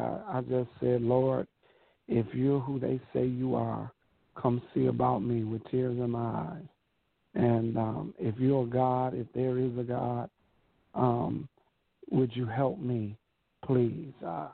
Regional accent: Buffalo, New York, United States; I grew up in the Fruit Belt area is what is called of Buffalo, New York, which was heavily populated with someone called gang life.

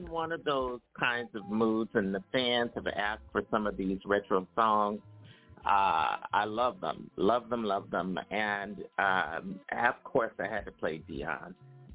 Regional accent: Philadelphia, Pennsylvania, United States; as you guys know, I'm from Philadelphia.

